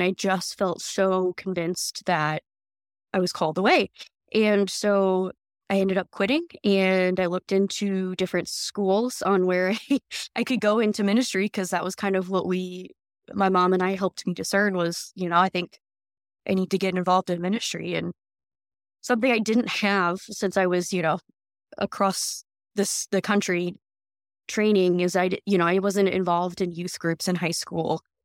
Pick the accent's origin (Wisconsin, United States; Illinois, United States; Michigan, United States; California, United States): Illinois, United States; Peoria; So I was raised in Peoria, Illinois. I'm one of eight children in my family.